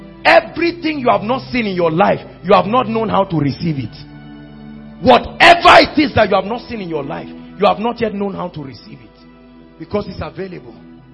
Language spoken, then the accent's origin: English; Zaria, Kaduna State, Nigeria; I came from Zaria with a hunger.